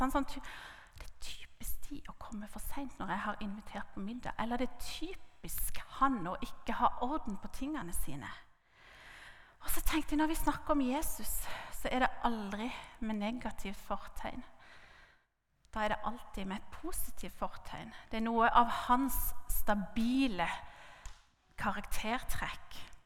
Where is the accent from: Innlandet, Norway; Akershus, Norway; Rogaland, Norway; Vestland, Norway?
Rogaland, Norway; Karmøy; For egentlig så kommer jeg fra Karmøyna, og jeg kan slå om til breie Karmøy-dialekt inn i Mydlå, hvis dere vil. Men så snakker jeg mest kristiansansk, da. Så hvis dere hører noen ord, så er de fra Karmøy.